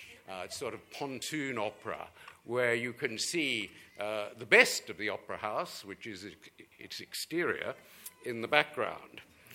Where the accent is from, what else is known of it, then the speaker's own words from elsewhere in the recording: Sydney, New South Wales, Australia; because I grew up in Sydney in the 60s, when Victoria really was another country.